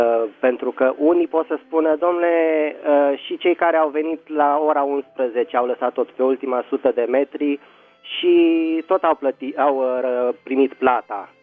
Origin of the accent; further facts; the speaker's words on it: Bucharest, Romania; din București.